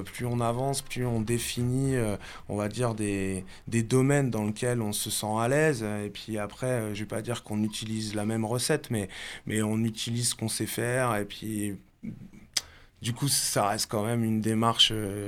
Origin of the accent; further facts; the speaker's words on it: Rouen, Normandy, France; j'ai grandi ici, à la Grand-Mare, et voilà, je pense que ça fait partie des places fortes aussi au niveau du hip-hop sur Rouen